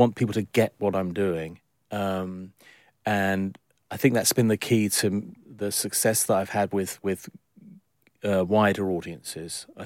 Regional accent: London, United Kingdom; born there; I was lucky to be born in London. I'm a Londoner

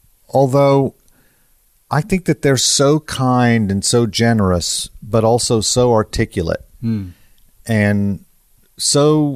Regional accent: Oklahoma, United States; I'm from Oklahoma.

